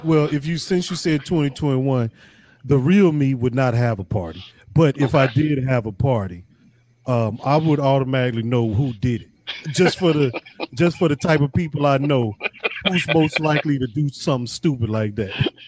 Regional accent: Chicago, Illinois, United States; I was from Chicago. Just getting through the day was survival enough.

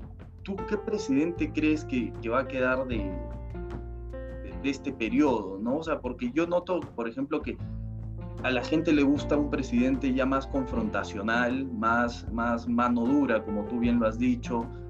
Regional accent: Arequipa, Peru; yo soy de Arequipa y acá las empresas públicas de agua y de luz son un desastre.

